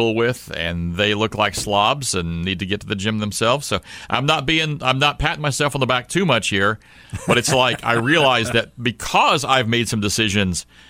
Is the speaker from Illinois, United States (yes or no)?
no; St. Louis, Missouri, United States; also born or lived in Houston, Texas; my mom's family is from Corinth, Mississippi. I was born in Houston, Texas, but raised in St. Louis.